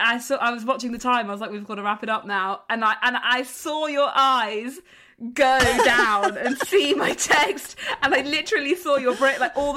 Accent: England, United Kingdom; Thanks, I'm from England.

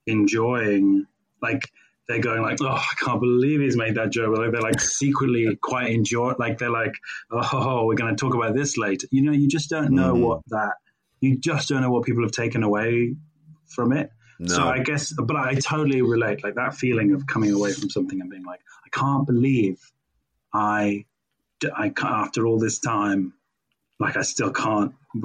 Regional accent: South East England, United Kingdom; I grew up in Sussex, really.

